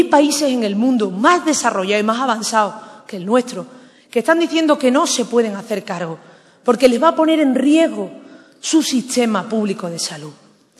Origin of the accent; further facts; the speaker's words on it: Andalusia, Spain; Yo me siento orgullosa de ser andaluza, muy orgullosa. Me siento orgullosa de mi acento, me siento orgullosa de mis orígenes humildes